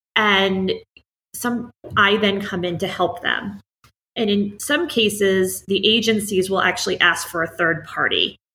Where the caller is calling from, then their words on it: New Rochelle, New York, United States; I am calling in from New Rochelle, New York. So in case you're not sure where that is, I am just north of the Bronx in Westchester County.